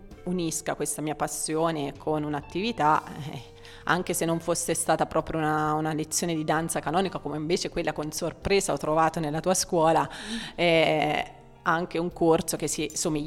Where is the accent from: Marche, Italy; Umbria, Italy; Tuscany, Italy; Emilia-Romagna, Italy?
Umbria, Italy; Città di Castello; perché io ho fatto danza per 12 anni da piccola a Città di Castello, perché io sono originaria della Val Tiberina.